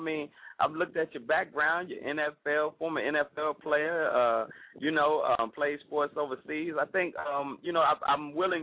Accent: Miami, Florida, United States; also born or lived in Chicago; but I was raised in Miami, born in Chicago

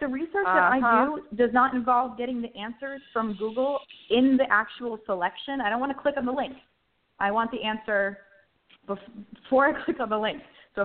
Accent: Long Island, New York, United States; And I'm actually from Long Island, but New York City is what I was writing about.

